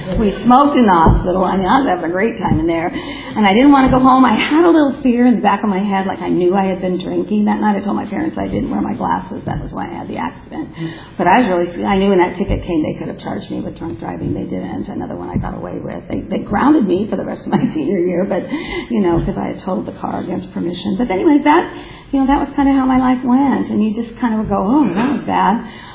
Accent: China Lake, California, United States; I grew up in China Lake. You can't see anything with the Mojave Desert.

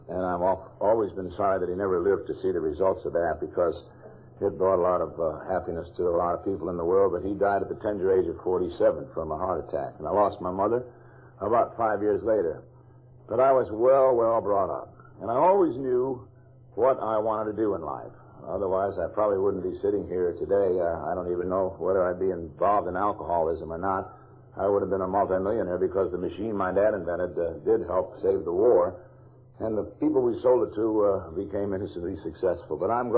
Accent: Syracuse, New York, United States; also born or lived in East Orange; And I was born in East Orange, New Jersey, but my hometown is Syracuse, New York.

